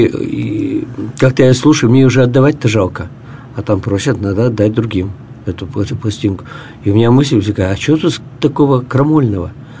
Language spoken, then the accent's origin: Russian; Yekaterinburg, Sverdlovsk Oblast, Russia; Да, из Свердловска. Да. Родился в Свердловске, вырос в Свердловске, все это дело.